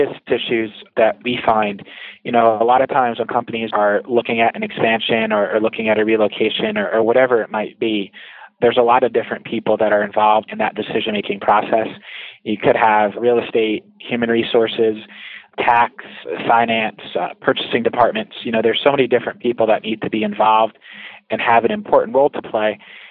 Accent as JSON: {"language": "English", "region": "New Jersey", "country": "United States", "tie": "born or raised there", "said": "Born and raised in New Jersey, so I have very high opinion of the state, but love living in New Jersey."}